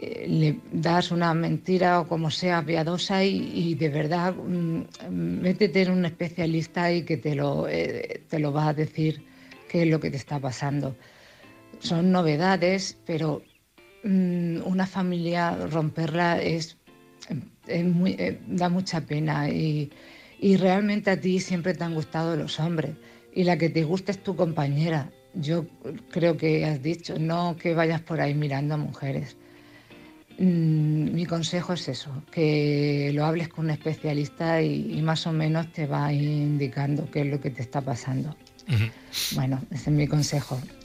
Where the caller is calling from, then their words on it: Cartagena, Spain; de Cartagena.